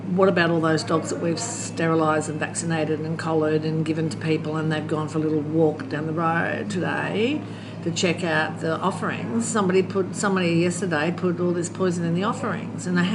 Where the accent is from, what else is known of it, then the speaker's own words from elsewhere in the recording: Australia; moved away; I'm so lucky, I come from Australia, I can go home